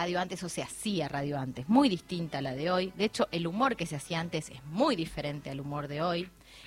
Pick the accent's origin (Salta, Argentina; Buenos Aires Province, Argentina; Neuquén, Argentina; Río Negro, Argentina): Buenos Aires Province, Argentina; Berisso; No, igual yo insisto, soy de Berisso, no de La Plata.